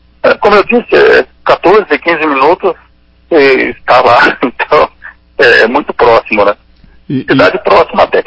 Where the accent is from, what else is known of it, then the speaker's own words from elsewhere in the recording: Alto Paraná, Paraná, Brazil; born there; Então eu nasci no sítio ali, o meu pai tinha um sítio lá, tem até hoje, né? Eu nasci lá na Água do Burro, né?